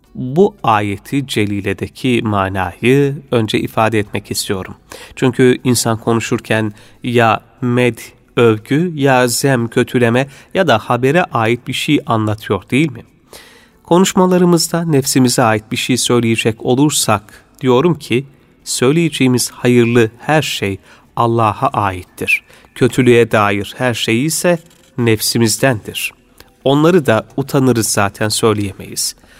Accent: Araklı, Trabzon, Turkey; born there; Fakir Trabzon Araklı doğumluyum.

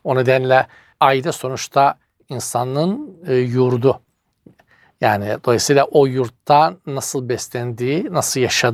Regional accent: Eastern Black Sea, Turkey; Doğu Karadeniz genel olarak öyle yani. Mesela bir iç Anadolu'nun dinginliği, bir Ege ve Akdeniz'in rahatlığı bizde genişliği bizde yoktur yani.

